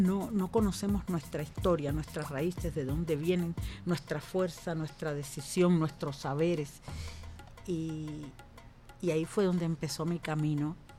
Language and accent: Spanish; Havana, Cuba; born there; yo nací en la ciudad de La Habana, en el Hospital Maternidad de Línea, en El Vedado.